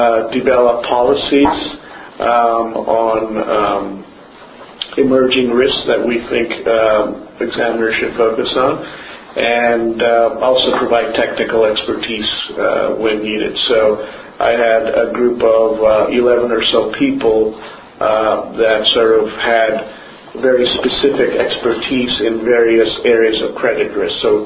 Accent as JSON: {"language": "English", "town": "Washington", "region": "District of Columbia", "country": "United States", "tie": "born or raised there", "said": "So Washington, I grew up in Washington. I went to high school. My parents are here"}